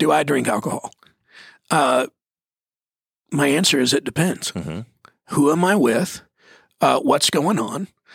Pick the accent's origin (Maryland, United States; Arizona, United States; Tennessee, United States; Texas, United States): Texas, United States; Mesquite; I grew up in Mesquite, Texas